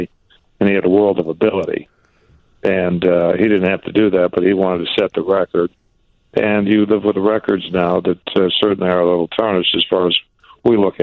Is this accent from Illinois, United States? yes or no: yes; Chicago, Illinois, United States; When I was growing up in Chicago, the WGN flag was flying out of our booth where we're in right now, you know, across the street at Comiskey.